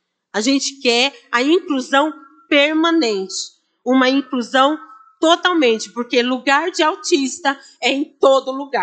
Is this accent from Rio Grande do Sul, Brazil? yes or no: no; Nova Odessa, São Paulo, Brazil; Eu sou de Nova Odessa, mas eu estou representando todas essas mães